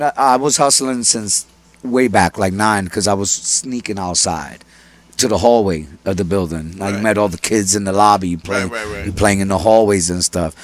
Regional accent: The Bronx, New York, United States; Been in the streets since 9. Okay. Yeah. I'm from the Bronx.

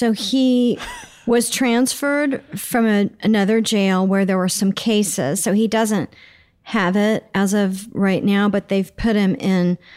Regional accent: Oklahoma City, Oklahoma, United States; like I grew up in Oklahoma City and everything was just kind of like this

